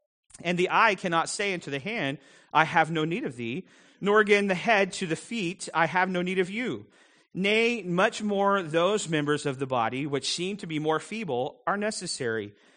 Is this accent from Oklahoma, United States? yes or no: yes; Ponca City, Oklahoma, United States; born there; I was born in Ponca City, Oklahoma